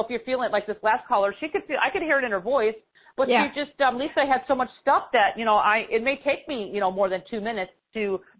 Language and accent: English; Chicago, Illinois, United States; I'm from Chicago and we do talk fast. I always get humored by that because I'm from the Midwest